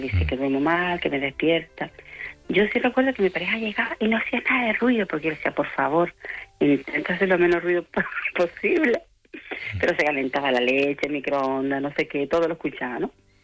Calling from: Las Palmas de Gran Canaria, Canary Islands, Spain; Canarias, Canarias, Las Palmas de Gran

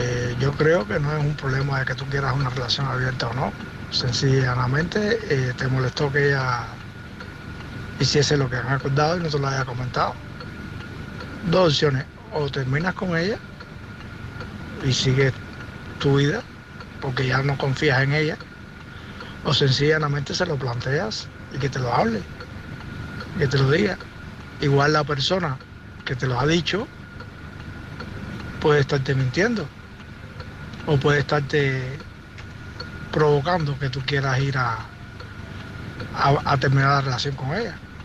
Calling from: Tampa, Florida, United States; de Tampa. Muchas gracias.

